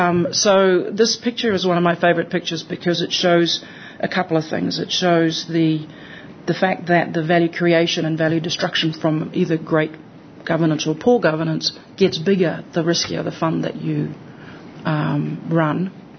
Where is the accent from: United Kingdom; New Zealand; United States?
New Zealand; I am a Kiwi recently arrived here from the New Zealand Super Fund.